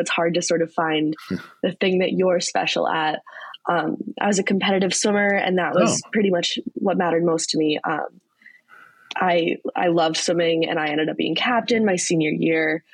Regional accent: Edina, Minnesota, United States; So I grew up in Edina, Minnesota.

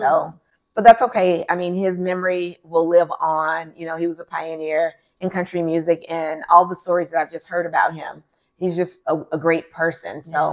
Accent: Louisiana, United States; I am truly originally from Louisiana. I'm that down home girl

